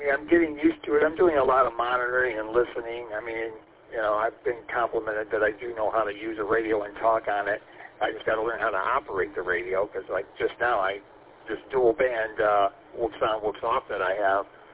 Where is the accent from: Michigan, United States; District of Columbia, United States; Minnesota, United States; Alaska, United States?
Michigan, United States; St. Clair Shores; I grew up in St. Clair Shores, just, you know, a few miles north of Detroit there along the lakefront there.